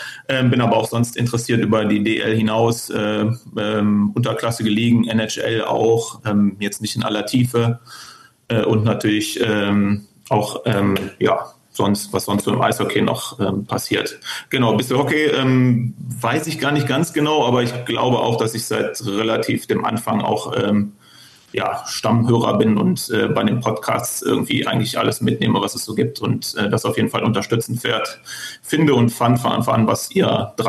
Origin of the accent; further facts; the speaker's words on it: Cologne, North Rhine-Westphalia, Germany; Ich komme aus Köln.